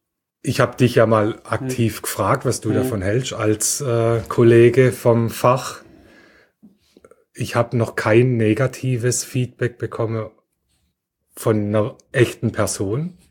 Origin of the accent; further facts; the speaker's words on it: Heilbronn, Baden-Württemberg, Germany; also ich komme ja aus Heilbronn